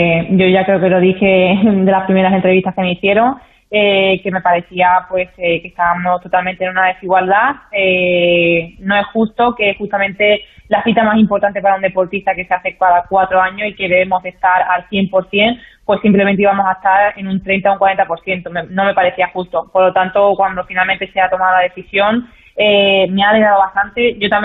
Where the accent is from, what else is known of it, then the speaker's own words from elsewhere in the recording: Huelva, Andalusia, Spain; ya que estoy ahora mismo aquí en mi tierra, en Huelva.